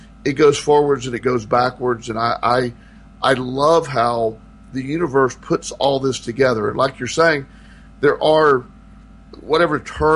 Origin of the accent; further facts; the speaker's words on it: Florida, United States; born there; He was born in South Carolina. I was born in Florida.